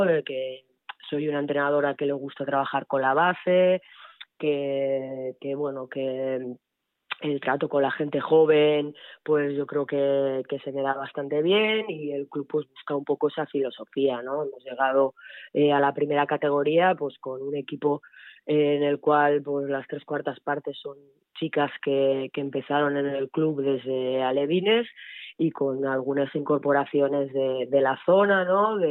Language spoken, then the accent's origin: Spanish; Pamplona, Navarre, Spain; moved away as an adult; also born or lived in Lleida; Yo me fui como bien dices, de Pamplona, de Beti Onac, que era el equipo donde estaba hasta juveniles, y me fui a estudiar a Lleida con 18 años